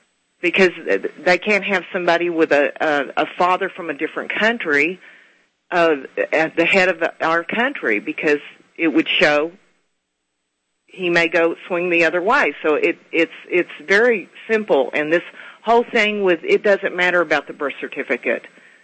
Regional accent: Texas, United States; I'm from Texas

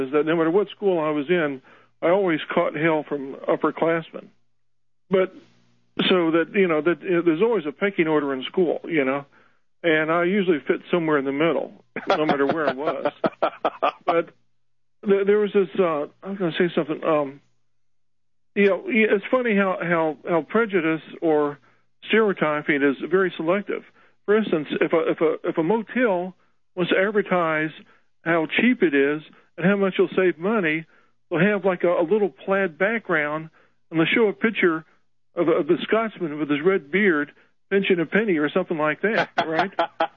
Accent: Ireland; And, you know, I'm Irish, so I can appreciate

